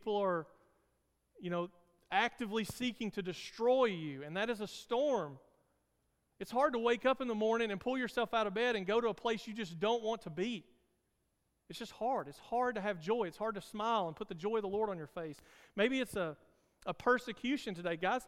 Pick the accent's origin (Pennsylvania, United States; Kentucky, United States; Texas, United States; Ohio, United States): Kentucky, United States; Like I said, I was raised on Lake Cumberland, so I'm used to being on the water.